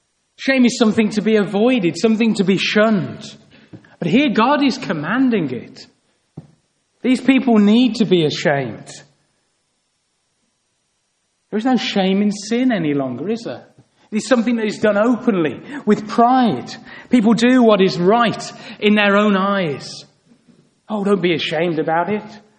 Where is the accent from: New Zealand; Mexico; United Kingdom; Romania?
United Kingdom; England; We're English. We have a stiff upper lip.